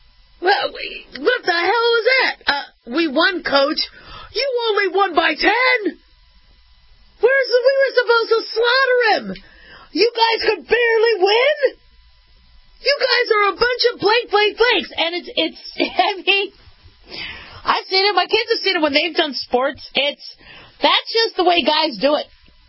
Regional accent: Phoenix, Arizona, United States; also born or lived in Las Vegas, United States; it was really hot growing up in Phoenix and Vegas.

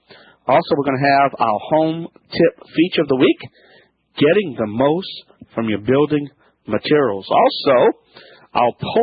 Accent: Louisiana, United States

